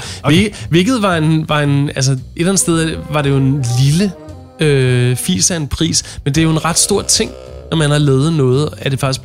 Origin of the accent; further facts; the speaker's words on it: Frederiksberg, Capital Region of Denmark, Denmark; also born or lived in Copenhagen; Jeg er født i København og vokset op på Frederiksberg.